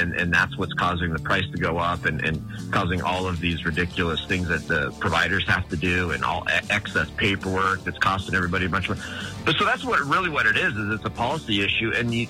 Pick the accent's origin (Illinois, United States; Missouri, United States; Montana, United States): Montana, United States; I guess, being a Montanan, growing up in Montana, frankly, I never knew when the hurricane season was until I went to law school down in Miami